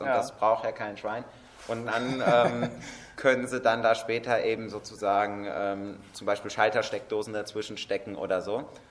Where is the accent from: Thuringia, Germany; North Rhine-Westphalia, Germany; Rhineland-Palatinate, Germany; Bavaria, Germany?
Rhineland-Palatinate, Germany; Alzey; Also wir kommen aus Alzey, das ist in der Nähe von Mainz, vom Gymnasium am Römerkastell